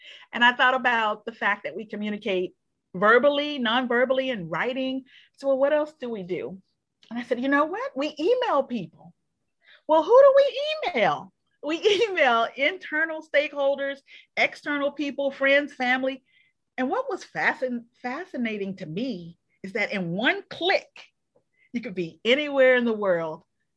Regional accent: Montgomery, Alabama, United States; My journey started actually, I'm from Montgomery, Alabama

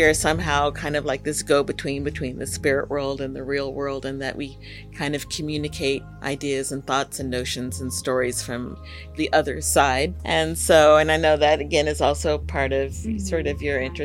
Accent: Laurel Canyon, California, United States; Part of what we didn't talk about in terms of growing up in Laurel Canyon, aside from the counterculture and all of that, was that we were very much attuned to the sort of nature

